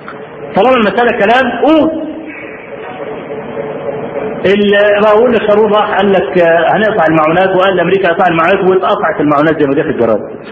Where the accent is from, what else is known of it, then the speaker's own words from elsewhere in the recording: Egypt; ولا أقول الكلام الآتي ده لأن أنا مصري ولا متعصب لمصر.